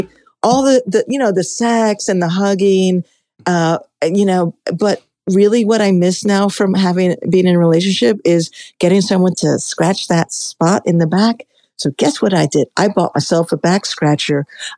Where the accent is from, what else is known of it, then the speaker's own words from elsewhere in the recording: New York City, New York, United States; I grew up in Washington Heights.